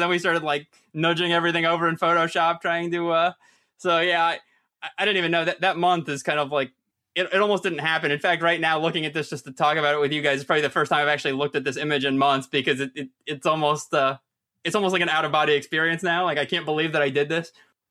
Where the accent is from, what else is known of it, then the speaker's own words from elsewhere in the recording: Florida, United States; growing up in Florida, I've met a ton of wrestlers and I go to a ton of shows.